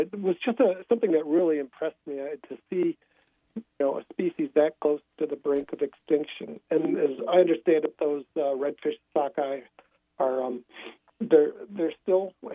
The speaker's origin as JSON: {"language": "English", "region": "Wisconsin", "country": "United States", "tie": "born or raised there", "also_born_or_lived": "Michigan / Idaho", "said": "I grew up in Wisconsin. I went to college in Michigan, and then I moved out to Idaho after college."}